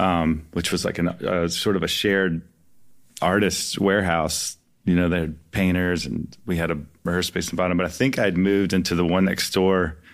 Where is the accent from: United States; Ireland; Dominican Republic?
United States; Cary, North Carolina; also born or lived in Raleigh; I was born and raised in Cary, which has changed a lot. But I remember cow pastures, Kildare Farm Road.